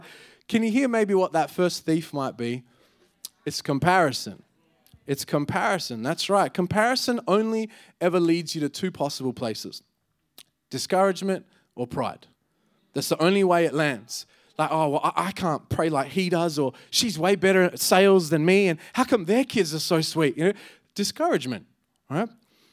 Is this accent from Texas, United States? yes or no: yes; Southlake, Texas, United States; Hey, I grew up in Southlake. I get it. We had to lock the doors too, all right?